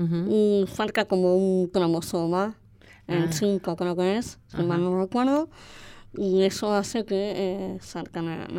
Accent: Longchamps, Buenos Aires Province, Argentina; yo soy de Long Hams, en esa época era una ciudad más chiquita. Y nos conocíamos todos, mi viejo era el zapatero, mi vieja tenía el local de zapatos

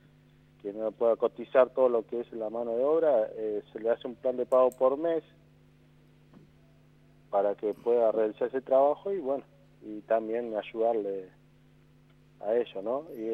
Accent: Carmen de Patagones, Buenos Aires Province, Argentina; Somos todos acá de Patagones y hemos trabajado acá.

